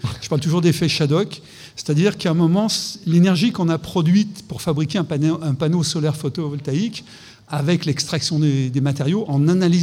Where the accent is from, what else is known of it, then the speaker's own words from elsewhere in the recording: Lyon, Auvergne-Rhône-Alpes, France; moved away; Moi, j'étais parti de Lyon. Je suis un ancien de la Martinière, natif de la Croix-Rousse. J'étais parti pendant 30 ans quand je suis revenu à Lyon